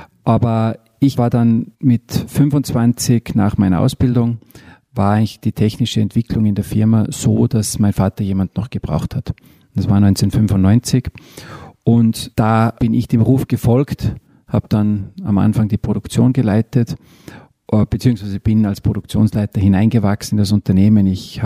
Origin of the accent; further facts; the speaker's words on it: Mittersill, Salzburg, Austria; dann ist Mittersil, Pinzgau, Österreich ist einfach meine Heimat.